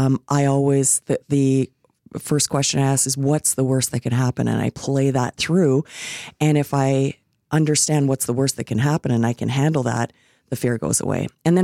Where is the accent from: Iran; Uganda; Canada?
Canada; Ontario; also born or lived in Ireland; So I was 4 years old. We moved from Ireland to Canada. My dad was a miner. So we moved to a small town in northwestern Ontario called Manitowoc.